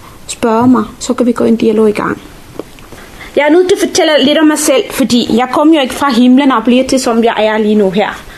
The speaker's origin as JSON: {"language": "Danish", "country": "Sri Lanka", "tie": "born or raised there", "second_language": "Danish", "moved": "as an adult", "lives_now": "Denmark", "said": "Jeg er født og opvokset på Sri Lanka. Jeg kom til Danmark som 21-årig. Jeg har boet i Danmark 20 år. Så jeg er den første generations indvandrer"}